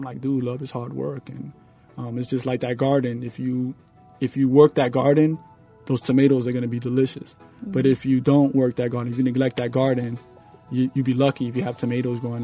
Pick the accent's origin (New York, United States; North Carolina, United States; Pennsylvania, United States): New York, United States; New York City; Growing up in New York City during the crack cocaine era, I had to be that way because I saw so much destruction.